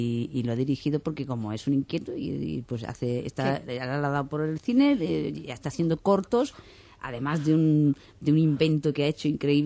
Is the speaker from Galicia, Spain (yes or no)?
no; Cádiz, Andalusia, Spain; now in Madrid, Spain; Ya soy más madrileña que gaditana en cuanto a cuánto tiempo he vivido allí y cuánto tiempo he vivido